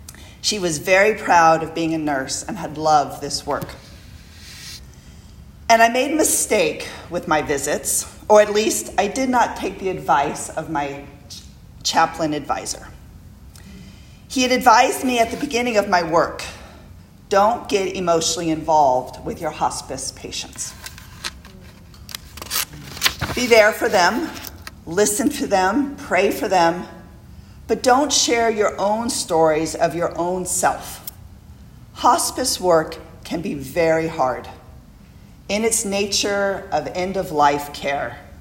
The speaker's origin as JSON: {"language": "English", "region": "California", "country": "United States", "tie": "born or raised there", "said": "So if I explained to him that I was raised in Southern California, Dodger baseball, and off we went."}